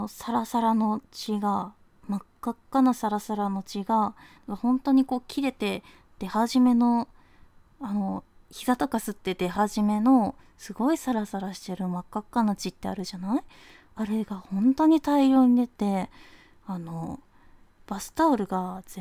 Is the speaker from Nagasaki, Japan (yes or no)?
no; Osaka, Japan; 出身地は大阪です。